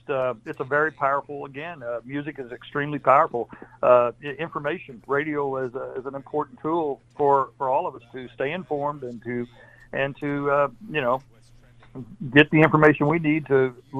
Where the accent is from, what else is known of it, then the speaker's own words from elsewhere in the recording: El Dorado, United States; growing up in El Dorado, you know, my dad was worked at the water company and was the superintendent